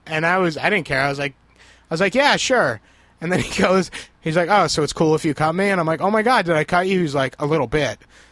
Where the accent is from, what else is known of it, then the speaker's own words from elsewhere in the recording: New Jersey, United States; born there; was born in Jersey.